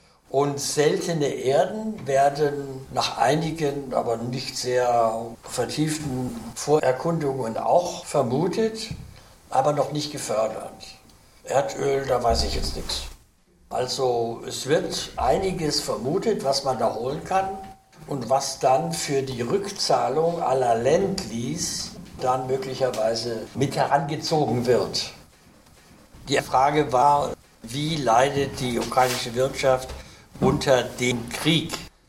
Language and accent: German; Cologne, North Rhine-Westphalia, Germany; Ich als Kölner würde sagen, ich weiß es nicht.